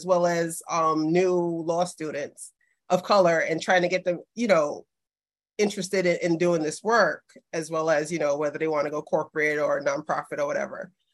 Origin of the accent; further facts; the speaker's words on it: Brooklyn, New York, United States; because I was born and raised in Brooklyn